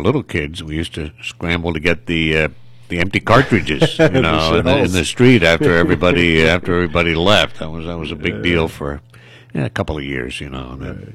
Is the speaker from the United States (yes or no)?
yes; Parker, Pennsylvania, United States; I grew up in Parker, Allegheny River Town.